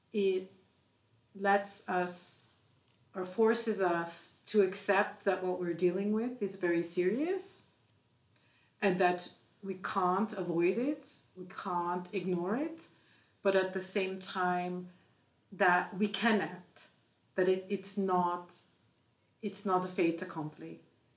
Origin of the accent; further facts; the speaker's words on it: Mumbai, Maharashtra, India; moved away as an adult; now in Switzerland; I'm from Mumbai, India, but I moved to Europe as a climate scientist at the University of Bern in Switzerland